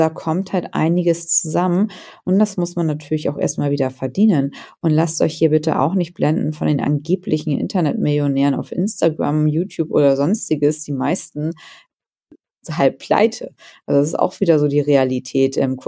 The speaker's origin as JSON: {"language": "German", "country": "Germany", "said": "Für mich ganz klar ist Deutschland leider, leider Gottes nicht mehr der Place to be. Ist mein Liebling, mein Heimatland, mein Lieblingsland mal so gewesen."}